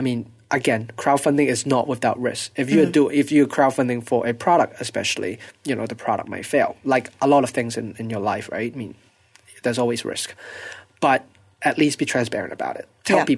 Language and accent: English; Hong Kong; I mean, I'm from Hong Kong.